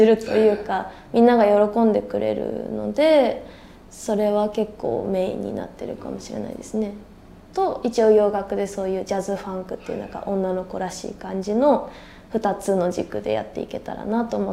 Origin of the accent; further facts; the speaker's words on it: Akita, Japan; also born or lived in Tokyo / Sendai; 29歳です。出身は東京なんですけど、秋田と仙台でほぼちっちゃい頃過ごして、またこっちに戻ってきたって感じです。